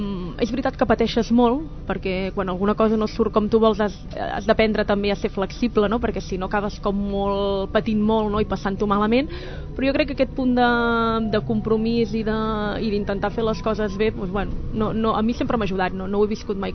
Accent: Sabadell, Catalonia, Spain; Això sí, perquè és d'on soc

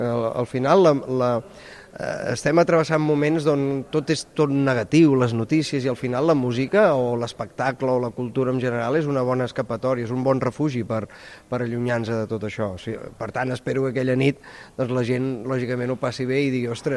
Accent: Sabadell, Catalonia, Spain; per mi, jo crec que és, com a sabadellenc, per mi és molt important

